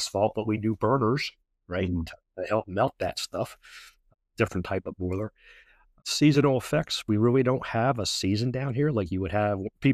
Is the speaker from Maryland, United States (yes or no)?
yes; Baltimore, Maryland, United States; I am from Baltimore originally.